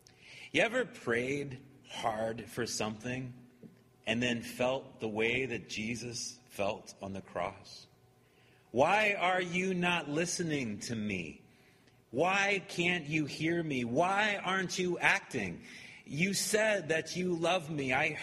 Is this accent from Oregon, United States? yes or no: no; St. Louis, Missouri, United States; He had many, many friends in the Christian community where we grew up in St. Louis.